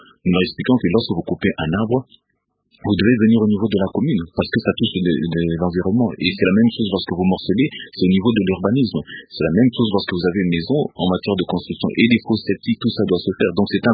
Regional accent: Kitambo, Kinshasa, DR Congo; born there; je suis né à Kitambo, ma mère aussi.

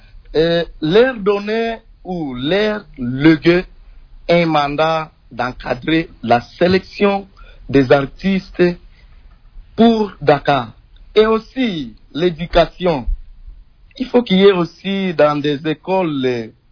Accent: DR Congo; comment valoriser les initiatives des artistes congolais ici chez nous, au Congo et à l'étranger.

